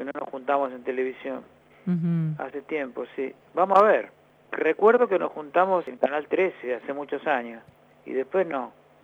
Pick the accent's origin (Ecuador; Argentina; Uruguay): Argentina; Floresta, Buenos Aires; born there; pero yo nací en Floresta.